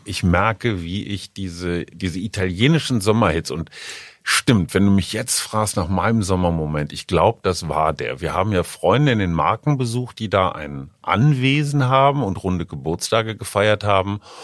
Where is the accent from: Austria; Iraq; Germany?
Germany; Münster, North Rhine-Westphalia; aus meiner Heimatstadt Münster kommt.